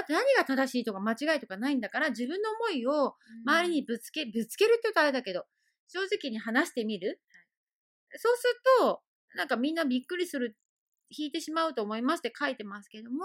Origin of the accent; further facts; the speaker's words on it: Fukuoka, Japan; now in Tokyo, Japan; まあ私もね、田舎、福岡の田舎から出てきて、今東京住んでますけども、もう結局東京長いですけども